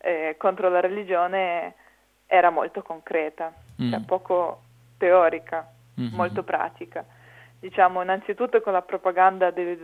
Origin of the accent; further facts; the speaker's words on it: Ukraine; Italian is a second language; now in Italy; in Ucraina sto parlando, il mio paese d'origine